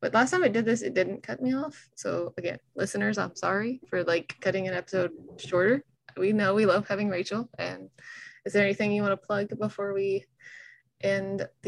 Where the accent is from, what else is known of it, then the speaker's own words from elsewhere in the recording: the South, United States; accent: Southern; Wow, my southern accent came out.